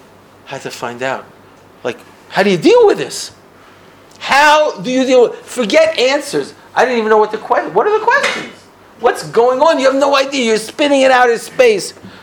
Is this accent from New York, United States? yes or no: yes; New York, United States; So I'm this kid. I'm growing up on Fifth Avenue.